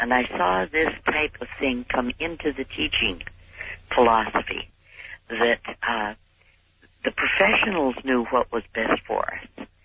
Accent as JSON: {"language": "English", "town": "Seattle", "region": "Washington", "country": "United States", "said": "from West Seattle."}